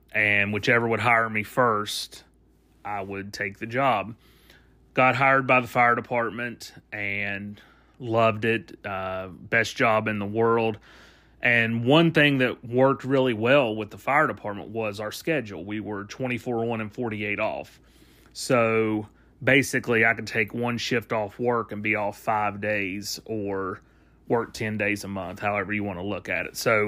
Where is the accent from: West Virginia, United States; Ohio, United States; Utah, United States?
West Virginia, United States; We found out that we would be going to Williamson, West Virginia, which is my home state.